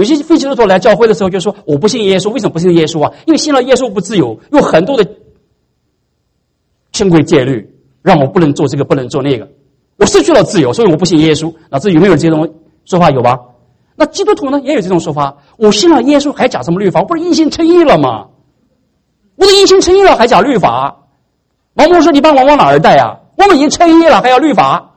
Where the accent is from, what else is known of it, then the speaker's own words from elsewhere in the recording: China; 我们中国人有句话说，月黑风高夜，杀人放火天。